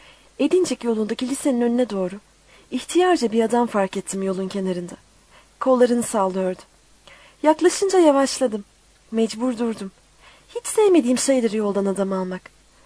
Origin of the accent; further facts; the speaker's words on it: Bandırma, Balıkesir, Turkey; moved away as an adult; Anne tarafım Bursa. Mudanya'dan gerçi. 93 muhacirlerindenmiş. Ama Bandırma'da doğdum. Burada büyüdüm. Okumaya çıkana kadar.